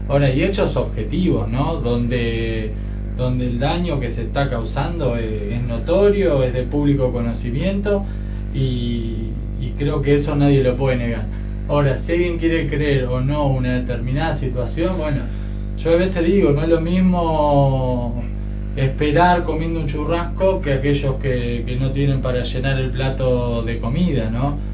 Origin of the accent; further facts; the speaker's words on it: Argentina; con aquello de lo cual nosotros nos sentíamos orgullosos como argentinos